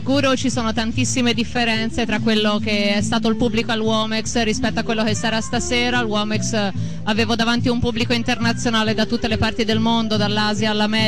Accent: Kampala, Central Region, Uganda; Italian is a second language; vengo dall'Uganda, sono un DJ da tanti anni, vengo da Kampala e sono anche una produttrice.

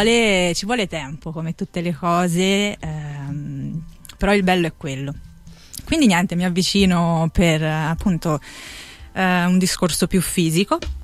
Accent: Florence, Tuscany, Italy; perché poi da buona fiorentina

